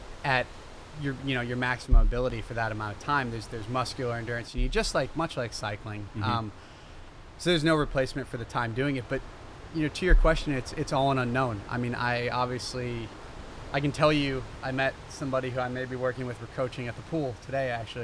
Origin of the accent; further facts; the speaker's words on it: Miami, Florida, United States; I grew up in Miami, Florida, and I've always loved the heat, humidity.